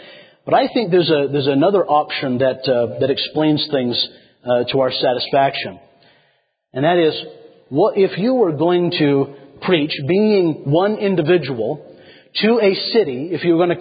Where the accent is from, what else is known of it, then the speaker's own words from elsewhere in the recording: Arlington, Washington, United States; when I did most of my growing up in Washington State, if you looked on my address, it would say that I lived in Arlington, Washington.